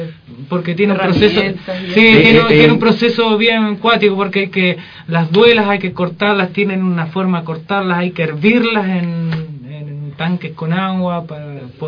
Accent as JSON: {"language": "Spanish", "country": "Chile", "said": "para mí es parte, es un pedacito de mi tierra en Chile."}